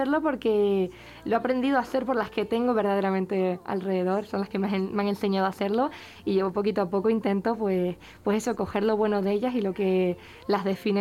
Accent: Canary Islands, Spain; ahora en esta isla, que es de mi tierra, de donde vengo y lo que me define también

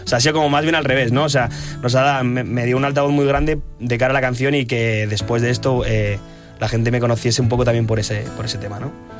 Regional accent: Las Rozas, Community of Madrid, Spain; Y en un concierto que estábamos dando en Las Rozas, de donde yo soy

